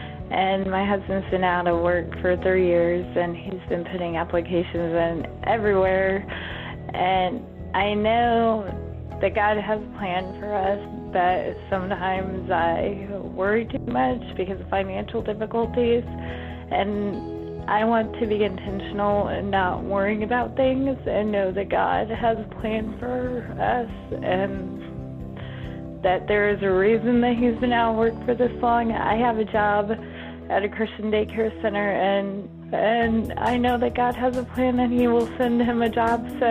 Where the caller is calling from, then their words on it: Harrisonville, Missouri, United States; I'm calling from Harrisonville, Missouri